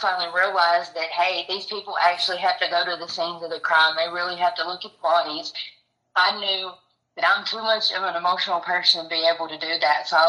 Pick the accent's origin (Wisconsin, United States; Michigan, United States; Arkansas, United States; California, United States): Arkansas, United States; Camden; Camden, Arkansas, in the country.